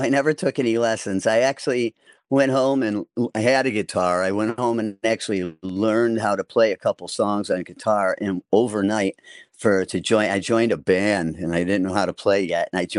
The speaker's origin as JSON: {"language": "English", "town": "Blue Island", "region": "Illinois", "country": "United States", "tie": "born or raised there", "said": "Born and raised in Chicago. It's called Blue Island. It's just south of Chicago. It's basically South Chicago."}